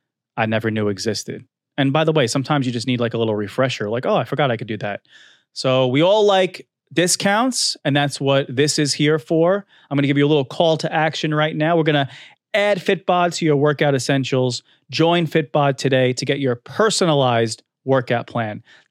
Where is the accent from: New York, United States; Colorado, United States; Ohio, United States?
New York, United States; Staten Island; I'm from Staten Island, you know? We do that.